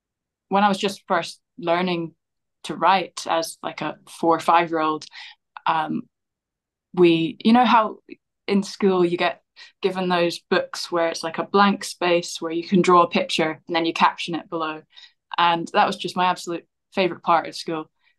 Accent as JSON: {"language": "English", "town": "Edinburgh", "region": "Scotland", "country": "United Kingdom", "tie": "born or raised there", "said": "I'm from Edinburgh. I was born there. Sadly, I don't sound very Scottish because my mum's English and my dad's actually Northern Irish, but his accent is faded as well."}